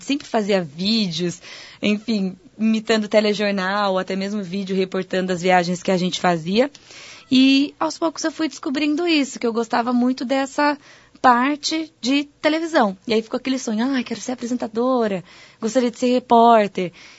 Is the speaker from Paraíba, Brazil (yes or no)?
no; Itapetininga, São Paulo, Brazil; eu sou do interior, eu sou de Itapetininga, uma cidade do interior aqui do estado de São Paulo, e eu fui a São Paulo para estudar, primeira vez morar